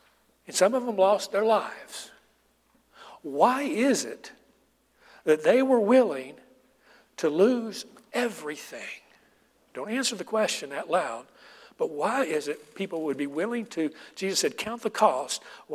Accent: United States; So I'm a Christian. I'm an American.

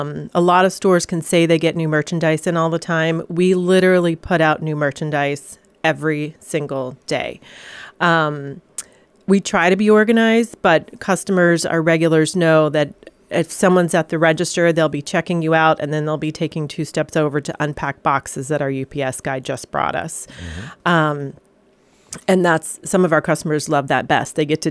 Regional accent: New Mexico, United States; also born or lived in Vermont; now in Connecticut, United States; I'm a transplant. I grew up in New Mexico and came to...

